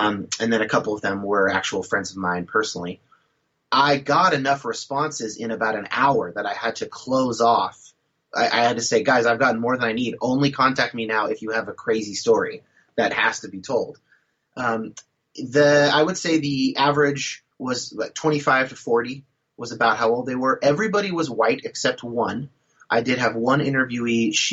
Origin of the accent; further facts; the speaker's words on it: California, United States; my own sort of like California evangelicalism light experience that I was raised with in Northern California.